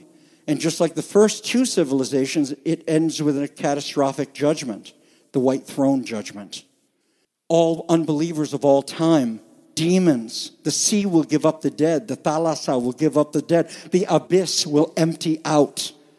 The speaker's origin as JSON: {"language": "English", "country": "United States", "said": "Now, listen, I'm an American. I am really proud to be an American."}